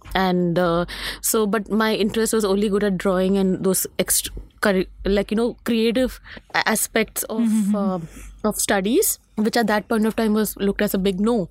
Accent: Mumbai, Maharashtra, India; I was very good at Hindi, Marathi, because I'm from Bombay, very good in Hindi, Marathi languages, mm. English.

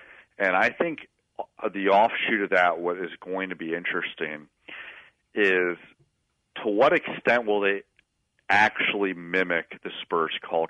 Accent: East Coast, United States; now in Bay Area, United States; Yeah, well, so my dad lives in Pennsylvania. I grew up out on the East Coast, so I got him some gifts.

